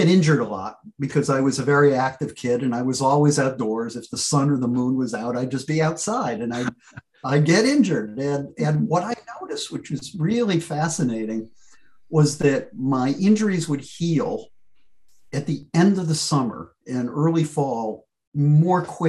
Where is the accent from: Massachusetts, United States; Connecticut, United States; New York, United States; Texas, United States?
Connecticut, United States; This was in Connecticut, in Hartford County, Connecticut, in the Connecticut Valley, which has some of the richest soil.